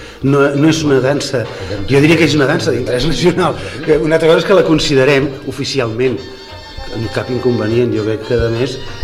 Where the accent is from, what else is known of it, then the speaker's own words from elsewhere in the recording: Sitges, Catalonia, Spain; és part de la nostra identitat com a catalans, com a sitgetans